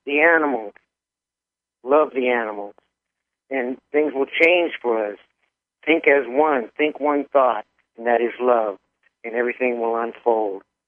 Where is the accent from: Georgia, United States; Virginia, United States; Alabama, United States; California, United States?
California, United States; Requa; That's on the reservation where I grew up, and I grew up on Requa Hill, and so I was a boy then, so I put that on me.